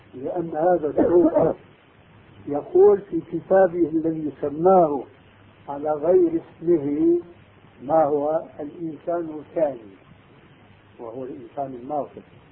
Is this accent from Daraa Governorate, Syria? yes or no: no; Damascus, Damascus Governorate, Syria; ألفت رسالة عندنا في دمشق